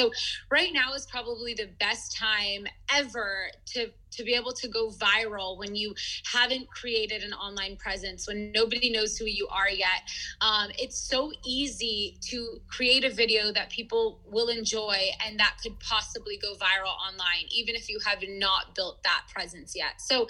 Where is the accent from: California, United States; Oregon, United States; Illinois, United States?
California, United States; San Diego; born there; I was born here in San Diego.